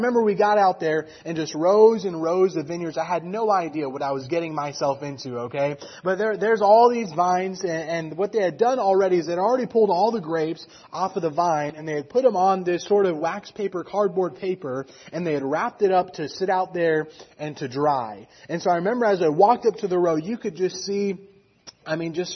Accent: California, United States; where I grew up in California, I grew up in the Central Valley.

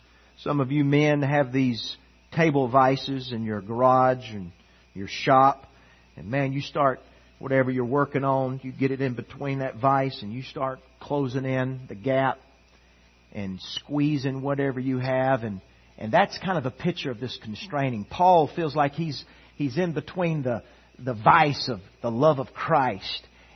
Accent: the South, United States; I grew up in the South, and I grew up in a moral home.

